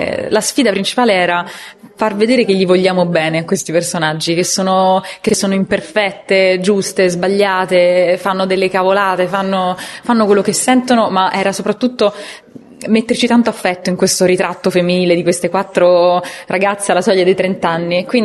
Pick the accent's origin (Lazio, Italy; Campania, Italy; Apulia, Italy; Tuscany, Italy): Lazio, Italy; Rome; io sono romana, quindi chiaramente conosco quella versione delle ragazze romana